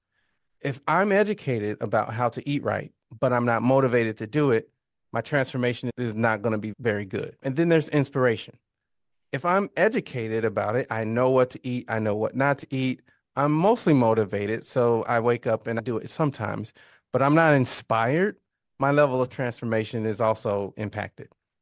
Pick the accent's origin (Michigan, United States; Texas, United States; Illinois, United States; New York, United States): Illinois, United States; Mounds; So my hometown, Mounds, Illinois, is cool because it's located right at the edge of Illinois. So it borders Kentucky and it borders Missouri.